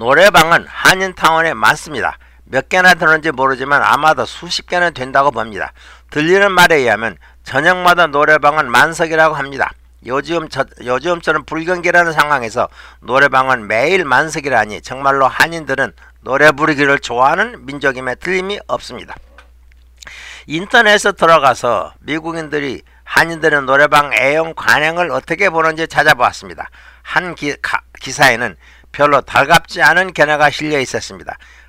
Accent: Honam, South Korea; moved away as an adult; now in United States; 호남 지역의 농가에서 자랐지만 중학교부터는 도시 생활을 했습니다.

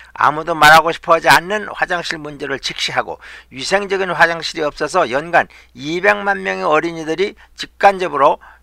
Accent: South Korea; now in United States; 한국인으로서 가슴이 벅차는 희열을 느끼게 됩니다

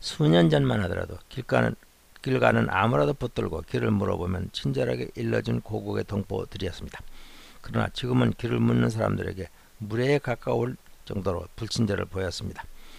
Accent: South Korea; 저는 한인 승무원들이 일본인 승무원들보다 예쁘다고 생각했었는데 한인으로서의 편견이었을 것으로 생각을 했었습니다.

